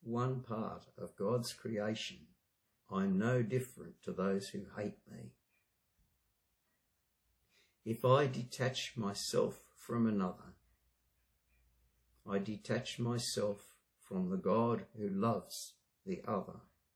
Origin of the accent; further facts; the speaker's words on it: Australia; It doesn't stop me from loving my country and being fiercely Australian.